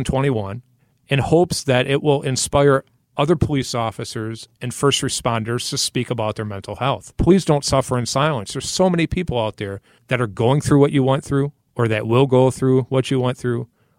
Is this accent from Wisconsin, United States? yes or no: yes; Racine, Wisconsin, United States; I was born and raised in Racine. This was my dream job.